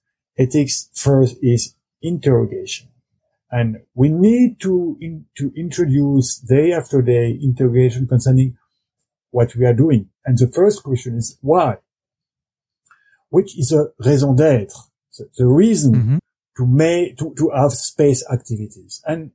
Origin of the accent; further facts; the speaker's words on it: France; I come from France.